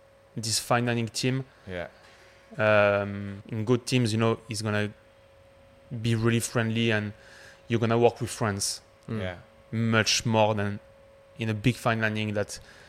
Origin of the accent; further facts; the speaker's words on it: Nice, Provence-Alpes-Côte d'Azur, France; now in London, United Kingdom; I'm coming from Nice in France. Moved to London a long time ago.